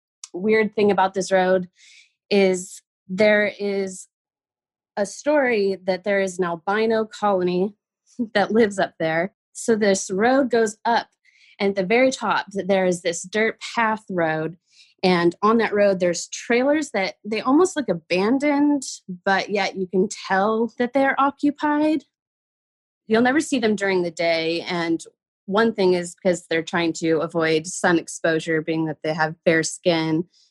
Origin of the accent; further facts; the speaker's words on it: San Jose, California, United States; I grew up in San Jose on the border of Los Gatos